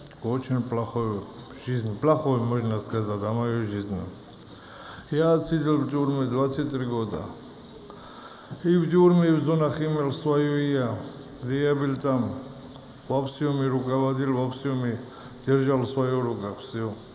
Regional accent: Rostov-on-Don, Rostov Oblast, Russia; Я из Ростова … Мое имя не удивляет вас, потому что я грузин.

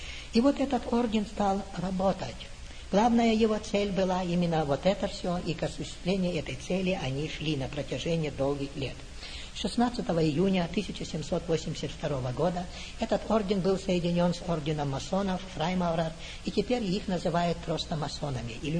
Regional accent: Russia; moved away; мы, выходцы из России, из коммунистической страны, сразу поймем, откуда это все идет.

